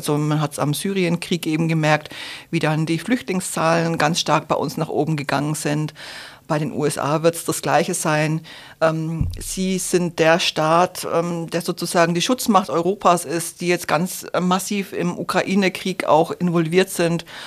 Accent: Bavaria, Germany; Ich komme nämlich ursprünglich aus Franken

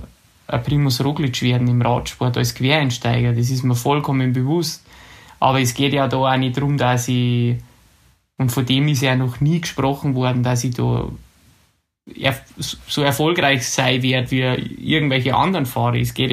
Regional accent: Germany; Für mich war das ganz klar, dass ich Deutscher bin.

